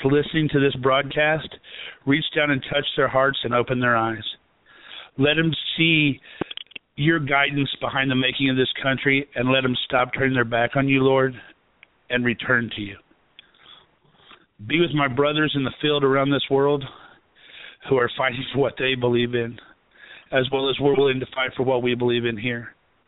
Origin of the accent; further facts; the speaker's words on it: Nashville, Tennessee, United States; And as I always say, I ain't bashful, I'm from Nashville.